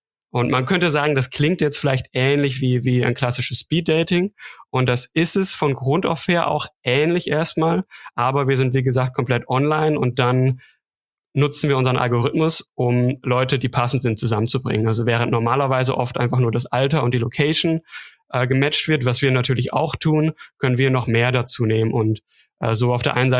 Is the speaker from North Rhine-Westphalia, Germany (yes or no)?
yes; North Rhine-Westphalia, Germany; now in Stuttgart, Germany; ich bin in Stuttgart, komme aber ursprünglich aus dem Münsterland. Vielleicht klingt das noch so leicht raus, also nordrhein-westfälische Wurzeln.